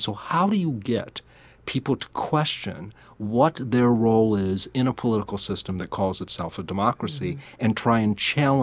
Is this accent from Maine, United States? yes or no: no; Ohio, United States; most notably in my home state of Ohio